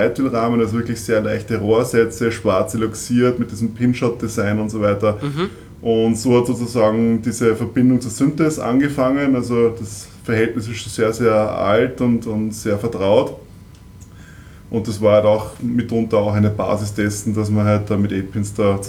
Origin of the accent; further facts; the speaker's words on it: Kirchdorf an der Krems, Upper Austria, Austria; Naja, ich komme aus Kirchdorf an der Krems